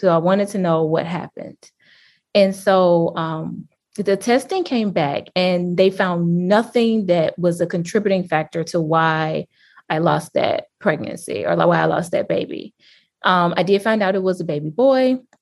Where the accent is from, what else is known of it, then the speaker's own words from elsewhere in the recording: the South, United States; We live in the Midwest, but I'm from the South, so a Southern girl at heart.